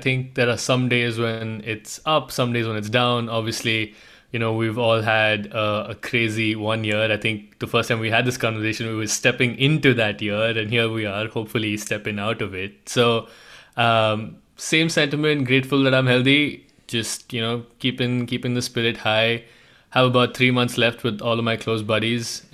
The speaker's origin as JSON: {"language": "English", "town": "Hyderabad", "region": "Telangana", "country": "India", "tie": "born or raised there", "also_born_or_lived": "Bangalore", "said": "So I'm originally from India. I grew up in a city called Hyderabad, but worked predominantly in Bangalore."}